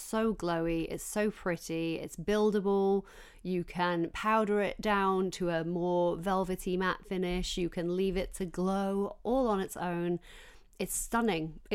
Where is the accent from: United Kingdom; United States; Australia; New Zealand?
United Kingdom; Yorkshire and the Humber; I grew up working class in South Yorkshire